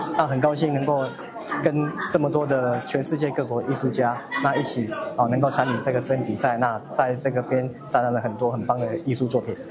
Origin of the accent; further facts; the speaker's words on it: Chiayi, Taiwan; 因为我是嘉义人，台湾的嘉义人，那我目前还是在大学这边担任一个行政人员